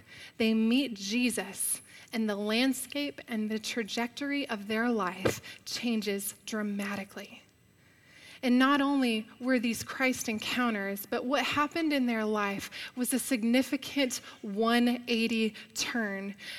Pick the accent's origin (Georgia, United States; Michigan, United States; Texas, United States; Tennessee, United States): Texas, United States; Arlington; now in Mission, United States; I'm a North Texas girl. I'm from Arlington, Texas.